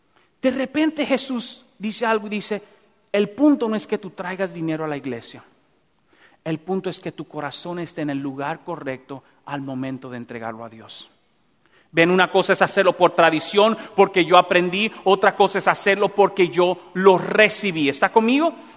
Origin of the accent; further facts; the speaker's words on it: Dominican Republic; Por ejemplo, en mi país se juega mucho béisbol. Y siempre se está jugando béisbol. Es el deporte más famoso, ¿verdad? En República Dominicana.